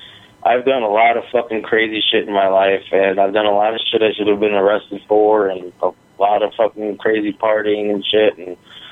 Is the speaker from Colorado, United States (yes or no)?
no; New York, United States; So, and growing up in New York, like, I grew up, you know, my brother's 10 years older than me